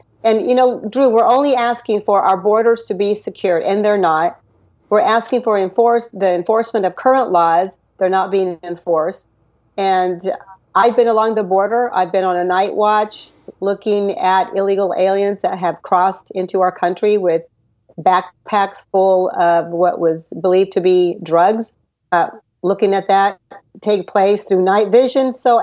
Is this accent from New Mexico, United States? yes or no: no; Texas, United States; born there; I was born in Texas, yes.